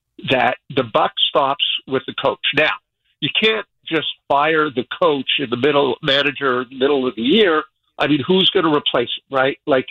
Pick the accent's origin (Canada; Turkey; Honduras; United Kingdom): Canada; also born or lived in New York; now in United States; I'm from Canada originally.